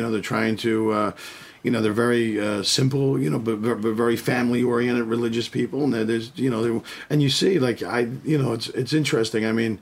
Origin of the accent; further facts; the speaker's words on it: Philadelphia, Pennsylvania, United States; I grew up in Philadelphia, all right? I got 6 brothers.